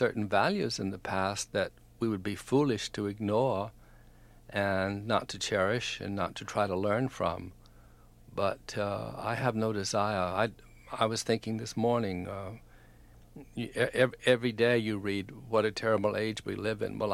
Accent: the South, United States

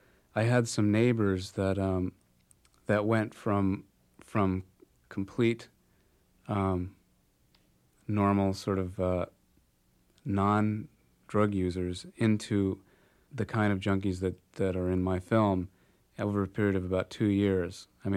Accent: Darien, Connecticut, United States; moved away; also born or lived in Portland; I grew up in Darien, Connecticut, which is a really WASPy town, And then my family moved to Portland.

